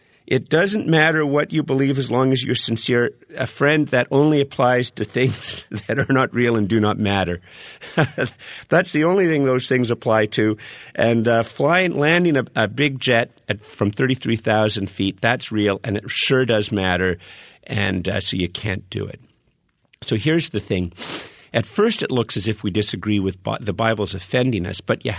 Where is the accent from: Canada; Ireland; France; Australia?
Canada; I'm a Canadian. I'm a Christian, but I'm a Canadian.